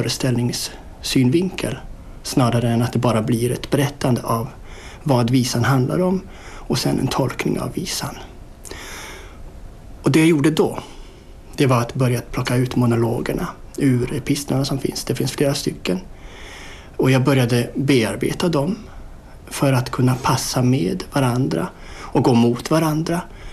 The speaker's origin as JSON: {"language": "Swedish", "country": "Sweden", "tie": "born or raised there", "said": "Jag är född i Sverige, uppvuxen i Sverige."}